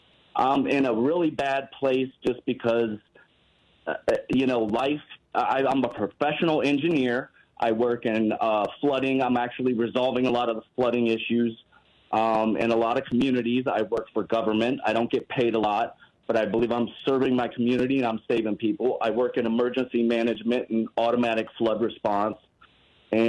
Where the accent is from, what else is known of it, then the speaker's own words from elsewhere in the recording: Midwest, United States; I grew up in the Midwest.